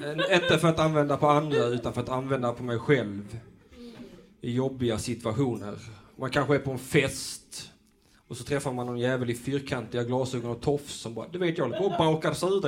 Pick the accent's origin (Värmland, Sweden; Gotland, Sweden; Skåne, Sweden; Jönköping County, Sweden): Skåne, Sweden; Lund; Jag är faktiskt själv från Lund